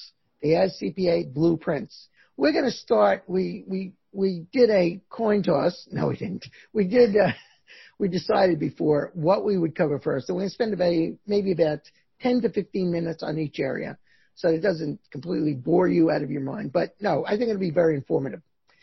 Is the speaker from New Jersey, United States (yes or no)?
no; New York, United States; accent: New York; We're both from the New York area originally, right, Ron?